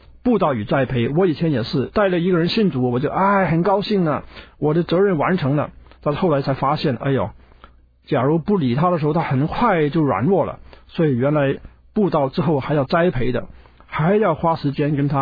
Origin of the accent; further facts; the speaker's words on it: China; 以前呢，我们中国人呢，在清朝的时候，当西方人来传道的时候